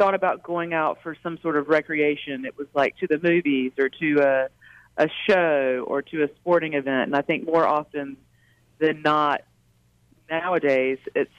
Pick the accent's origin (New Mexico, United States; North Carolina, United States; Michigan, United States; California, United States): North Carolina, United States; I grew up in Eastern North Carolina, really across the road from the house I live in now